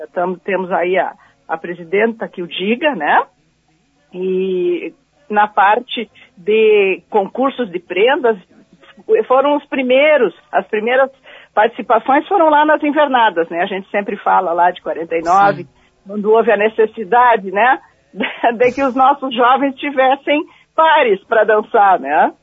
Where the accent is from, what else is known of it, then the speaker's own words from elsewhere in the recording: Cachoeira do Sul, Rio Grande do Sul, Brazil; Sim, eu sou de Cachoeira. Eu comecei na infância, assim, já lá por volta dos 9, 10 anos, dançando em invernada da escola.